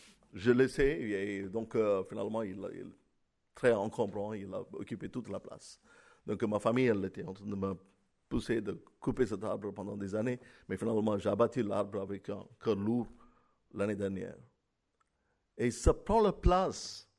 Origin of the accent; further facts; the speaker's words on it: France; Nous nous plaignons souvent du temps, que ce soit en été, en hiver ou en printemps, en tant que Français